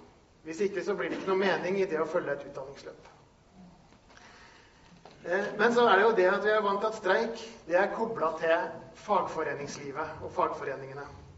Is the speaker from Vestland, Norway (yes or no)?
no; Nordland, Norway; Ja, jeg kommer fra Salten